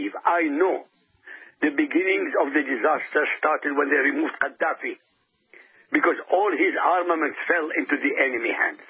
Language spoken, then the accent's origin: English; Iraq; English is a second language; moved away as an adult; I grew up in Iraq.